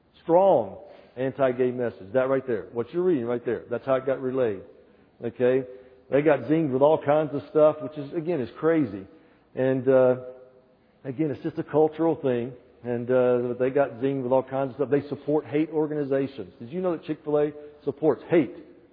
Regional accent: the South, United States; I'm from the South. We rebelled against the rebellion.

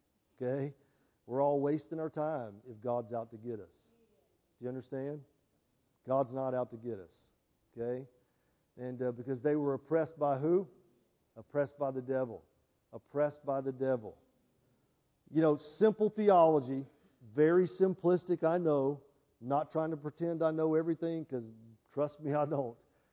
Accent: Mississippi, United States; I'm from Mississippi.

